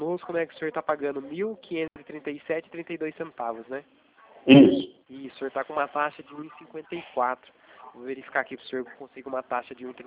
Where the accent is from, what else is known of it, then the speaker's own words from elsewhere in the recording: Itatiba, São Paulo, Brazil; Eu sou daqui de Itatiba, né?